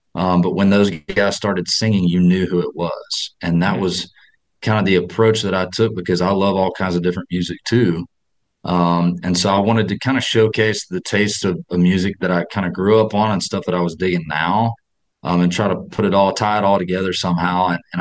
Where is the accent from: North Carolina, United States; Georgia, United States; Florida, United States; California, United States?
North Carolina, United States; It's something that I really connect with from my upbringing and how I was brought up in North Carolina